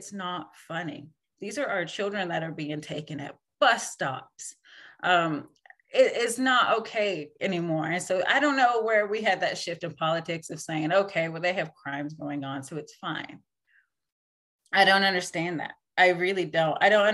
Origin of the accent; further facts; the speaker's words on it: Tahlequah, Oklahoma, United States; I come from my community. My family's from the Stillwell area. I was raised in Tahlequah.